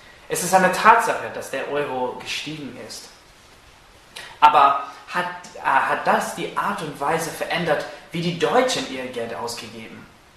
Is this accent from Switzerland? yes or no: no; United States; German is a second language; now in Germany; Ich bin original aus den USA, so vielleicht hört ihr das in meinem Akzent